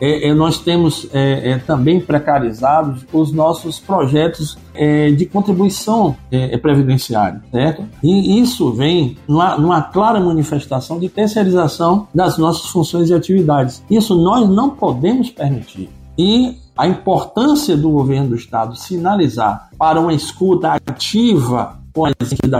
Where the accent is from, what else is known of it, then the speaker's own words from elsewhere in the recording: Bahia, Brazil; nós, como brasileiros, como baianos e baianas, nos sentimos em casa